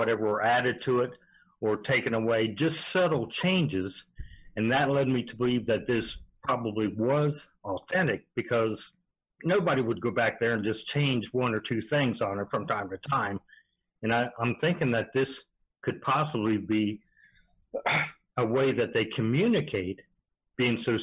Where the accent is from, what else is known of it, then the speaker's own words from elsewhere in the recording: Columbus, Ohio, United States; I'm from Columbus, and it was about an hour and a half drive to Salt Fork, Cambridge, so it wasn't too bad.